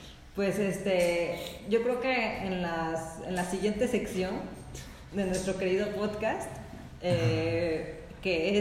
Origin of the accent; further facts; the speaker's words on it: Uruapan, Michoacán, Mexico; porque yo soy de Uruapan